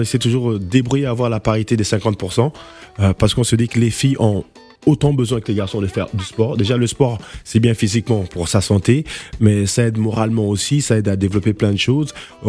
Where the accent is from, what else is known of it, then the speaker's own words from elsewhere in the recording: Gabon; also born or lived in Benin; C'est moi, j'ai grandi au Gabon et au Bénin.